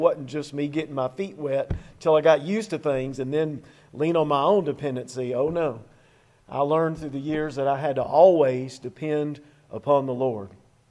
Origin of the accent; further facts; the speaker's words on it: Smyrna, Georgia, United States; And I grew up in Smyrna in Cobb County.